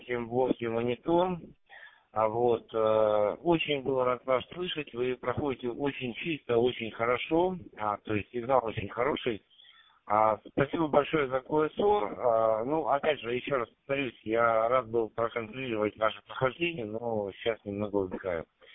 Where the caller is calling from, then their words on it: Leningrad Oblast, Russia; я вещаю из Ленинградской области.